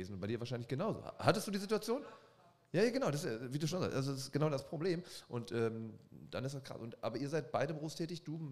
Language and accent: German; Erfurt, Thuringia, Germany; Erfurt, aber ist ich komme ja aus der Ecke hier, ich kenne mich ja hier aus